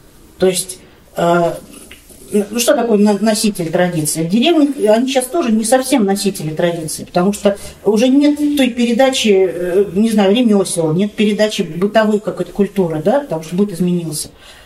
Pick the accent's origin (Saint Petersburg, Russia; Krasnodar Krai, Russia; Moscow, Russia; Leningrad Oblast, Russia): Moscow, Russia; так как мы москвичи, да, москвичи, они люди такие, с плавильный котел такой, да, получается.